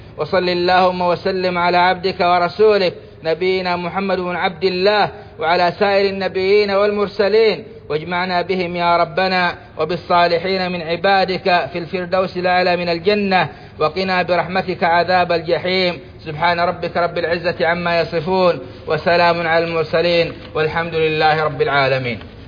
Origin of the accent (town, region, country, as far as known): Saudi Arabia